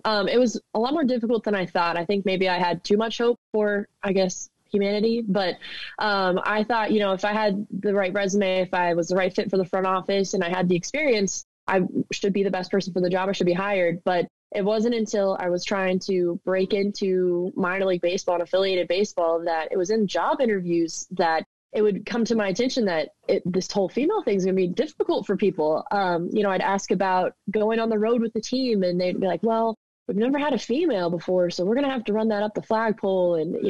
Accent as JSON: {"language": "English", "region": "Texas", "country": "United States", "tie": "born or raised there", "said": "But I played every sport growing up. You know, I grew up in Texas, so I played football with the boys at recess."}